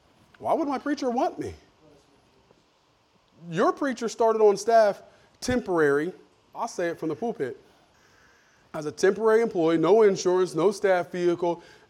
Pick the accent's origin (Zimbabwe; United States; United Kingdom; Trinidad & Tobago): United States; Wilmington, Ohio; I was born in Clint Memorial Hospital in Wilmington, Ohio. I went to Roy E. Holmes Elementary School in Wilmington, Ohio. I went to Wilmington Middle School, Wilmington High School. I went to Wilmington College.